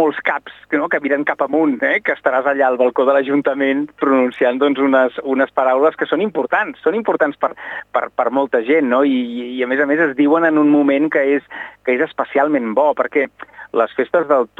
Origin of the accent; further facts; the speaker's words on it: Olot, Catalonia, Spain; totes aquelles persones que som d'Olot, que vivim tant com podem a Olot, tot i que treballem fora